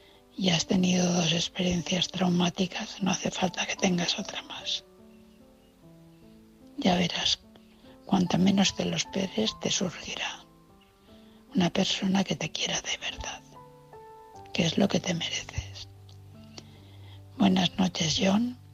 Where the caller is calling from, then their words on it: Valencia, Valencian Community, Spain; de Valencia.